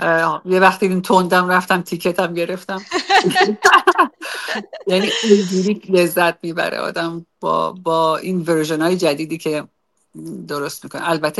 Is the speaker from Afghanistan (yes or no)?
no; Iran; کاش کی میشد که نزدیکتر بودیم، که وطنم بودم، تو ایران بودم